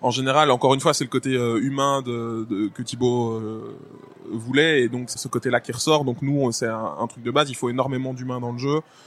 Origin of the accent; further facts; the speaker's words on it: Brussels, Brussels-Capital Region, Belgium; Je viens d'où? Je viens de Bruxelles, c'est la bière, à 2 milliards de pourcents.